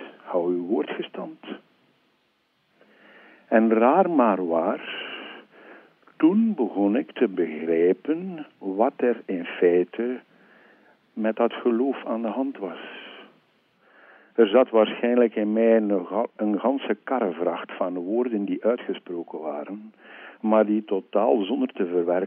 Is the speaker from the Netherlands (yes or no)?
no; Sint-Niklaas, East Flanders, Belgium; born there; Ik ben geboren in Sint-Niklaas en ik woon in Sint-Niklaas.